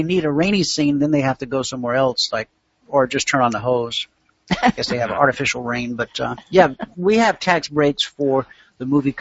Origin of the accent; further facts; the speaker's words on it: the South, United States; Now, for me growing up in the South where everybody has a lawn, that smell of fresh cut grass